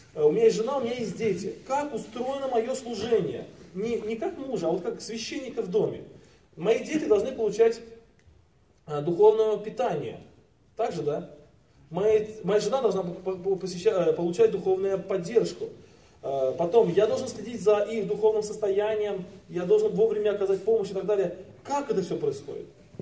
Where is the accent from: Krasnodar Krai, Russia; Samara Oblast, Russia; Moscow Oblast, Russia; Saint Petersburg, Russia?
Samara Oblast, Russia; Tolyatti; Я же из Тольятти, там они выпускаются.